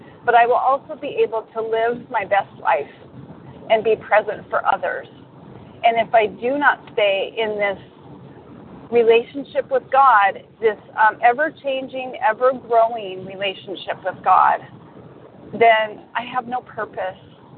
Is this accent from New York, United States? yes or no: no; Duvall, Washington, United States; I'm from Duval, Washington, and very grateful to be listening to this meeting this morning.